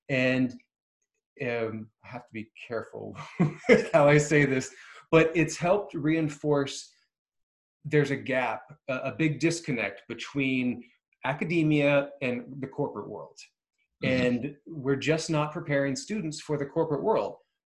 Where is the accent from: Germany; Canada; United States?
Germany; English is a second language; also born or lived in Korea / Japan / London, United Kingdom; I grew up in Europe. So Germany, Korea... Well, Korea's not Europe, obviously, but started in Germany. And then Korea, Japan, all over.